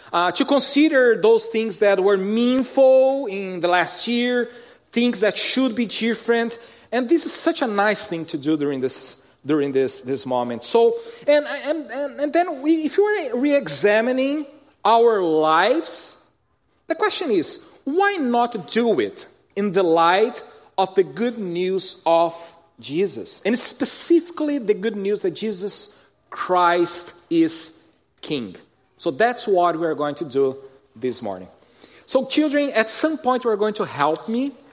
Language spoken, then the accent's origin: English; Brazil; accent: Latin American; you can see kind of like a little bit of a Latin American accent here. So, I'm from Brazil. So, born and raised in Brazil.